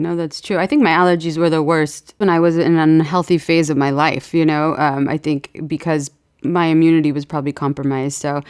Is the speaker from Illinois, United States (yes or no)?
no; San Francisco, California, United States; now in Westlake Village, United States; I grew up in San Francisco and there's a Chinatown there, and my grandmother used to get herbs there.